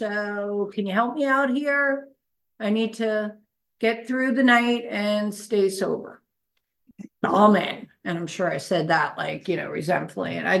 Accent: New York, United States; I grew up in New York

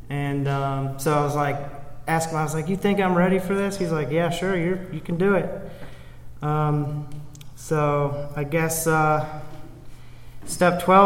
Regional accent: Williamsburg, Virginia, United States; So a little bit about myself. I grew up in Williamsburg, Virginia.

